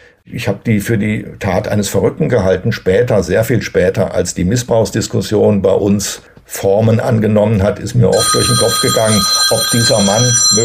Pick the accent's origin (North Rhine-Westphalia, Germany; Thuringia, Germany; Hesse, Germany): Thuringia, Germany; moved away; Ich bin nach der Entwurzelung in meiner Heimat Thüringen, die ich nach wie vor als meine Heimat betrachte, nie wieder heimisch geworden in der Bundesrepublik. Ich bin sehr häufig umgezogen